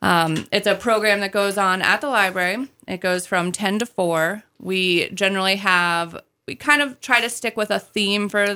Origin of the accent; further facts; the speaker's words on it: North Carolina, United States; When I'm from North Carolina, when I lived in North Carolina, we didn't grow garlic.